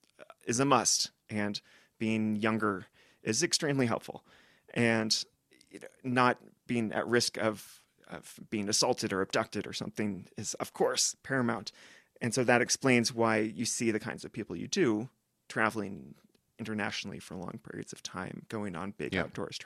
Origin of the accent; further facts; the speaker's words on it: West Coast, United States; And that ties back to us growing up on the West Coast of the US.